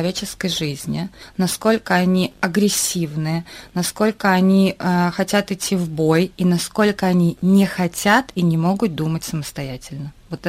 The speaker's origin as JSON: {"language": "Russian", "town": "Samara", "region": "Samara Oblast", "country": "Russia", "lives_now": "Moscow, Russia", "said": "в нашей семье мы вообще из Самары и вынуждены были переехать в Москву"}